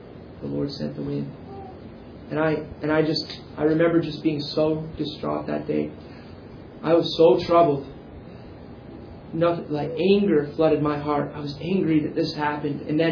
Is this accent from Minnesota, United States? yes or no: no; Saranac Lake, New York, United States; And that's unheard of in my hometown. The biggest wind I'd ever seen in Saranac Lake was maybe 35, 40 miles an hour.